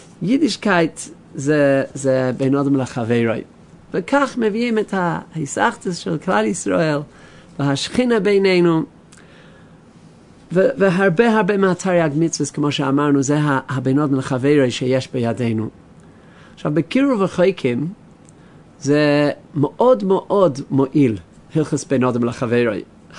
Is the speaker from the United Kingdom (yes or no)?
yes; London, United Kingdom; בלונדון, אני מלונדון, הלך בחור בשבס בבוקר לבית הכנסת